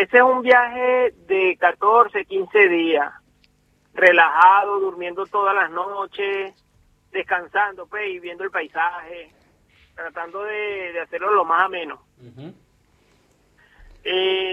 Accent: Venezuela; moved away; nosotros que salimos de Venezuela y unos días después, como 3 o 4 días después, la cerraron por varios días

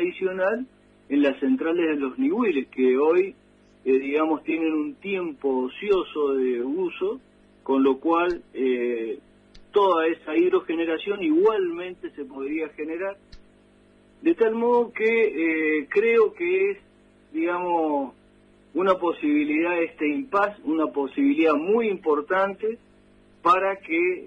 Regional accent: Mendoza, Argentina; nosotros como mendocinos, en realidad esto es lo que mueve mi opinión fundamentalmente, como técnico mendocino que conozco del tema

